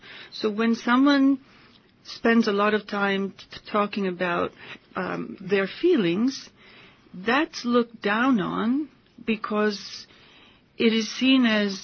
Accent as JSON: {"language": "English", "country": "Italy", "tie": "born or raised there", "said": "I grew up in Europe, as you know, in Italy, and all throughout my youth"}